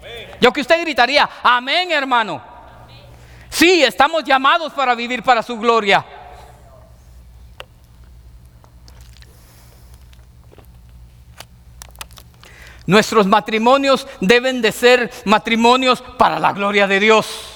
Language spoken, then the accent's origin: Spanish; Guatemala; como centroamericano, como chapín, como guatemalteco